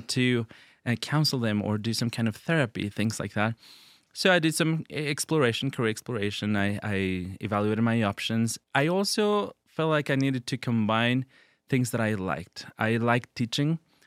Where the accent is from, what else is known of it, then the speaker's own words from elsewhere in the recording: Mexico; I grew up in Mexico and I started doing my education there